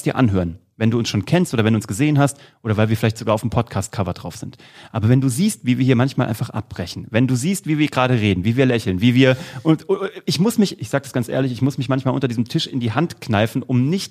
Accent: Kassel, Hesse, Germany; in Kassel, wo ich herkomme, in der Aue

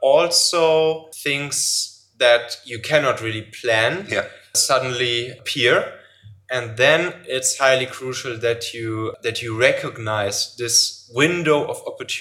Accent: North Rhine-Westphalia, Germany; now in Hamburg, Germany; I'm originally from the Rhineland, so from near Cologne.

